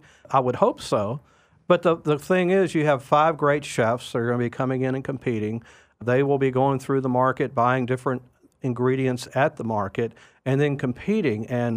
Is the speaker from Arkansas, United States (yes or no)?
no; Georgia, United States; I grew up on the Georgia coast, so I'm sort of a snob.